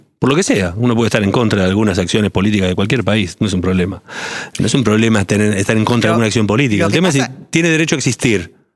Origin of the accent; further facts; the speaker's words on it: Buenos Aires, Argentina; born there; Nací en Buenos Aires y siempre fui a escuelas de la red judía, de la colectividad.